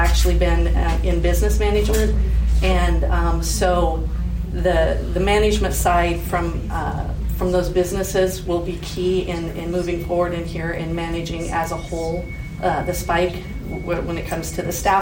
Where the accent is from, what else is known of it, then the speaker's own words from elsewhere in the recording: Hershey, Nebraska, United States; I am from Hershey, Nebraska. I have one son